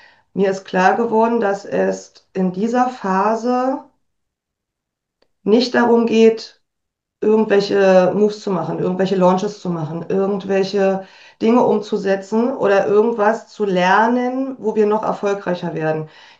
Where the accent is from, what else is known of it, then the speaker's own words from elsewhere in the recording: East Germany, Germany; ich komme ja aus dem Osten und meine Familie, die hat es nicht so mit Unternehmertum.